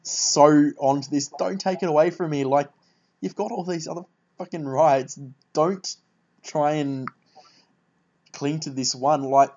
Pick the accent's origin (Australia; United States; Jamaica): Australia; I'd like to say this as an Australian, because for those that are wondering just how rare guns are in Australia